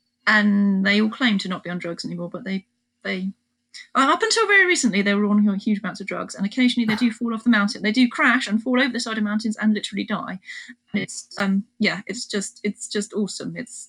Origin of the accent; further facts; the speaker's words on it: United Kingdom; There's a British guy winning at the moment actually, but I don't want him to win even though he is from my home country.